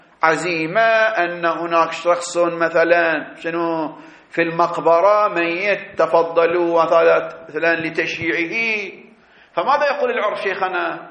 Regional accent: Bahrain; ما عندكم احنا عندنا في البحرين يسمونها شنو؟

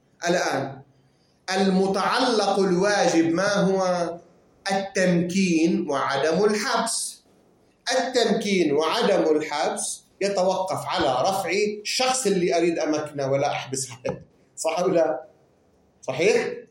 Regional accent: Lebanon; كطرقات بلدنا لبنان

